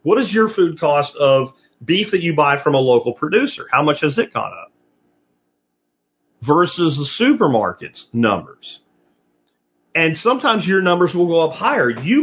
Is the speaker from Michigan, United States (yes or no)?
no; Pennsylvania, United States; now in Texas, United States; Where I grew up in Schuylkill County, you see defunct coal breakers, like, everywhere. But then I left, which was one of the best things I ever did for myself, was move here to Texas.